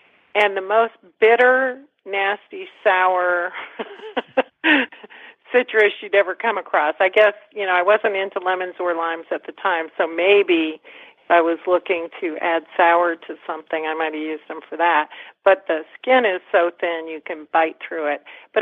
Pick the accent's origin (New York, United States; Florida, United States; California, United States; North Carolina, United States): Florida, United States; Fort Lauderdale; So the reason why I asked about them is because I grew up in Fort Lauderdale, and my dad really was into tropical plants.